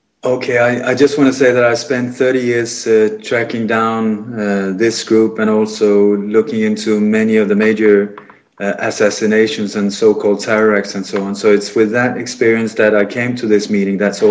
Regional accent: Denmark; I was born in Denmark. I come from a family where my family was deeply involved in the resistance movement during the Nazi occupation here in Denmark.

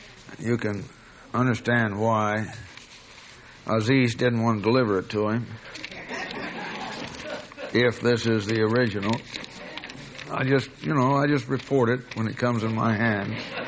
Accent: United States; And in case anybody doesn't know that I'm an American and which side I'm on

